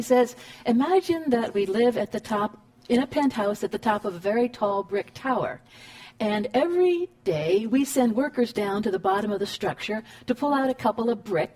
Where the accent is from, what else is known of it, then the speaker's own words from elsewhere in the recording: Cleveland, Ohio, United States; I grew up in Cleveland.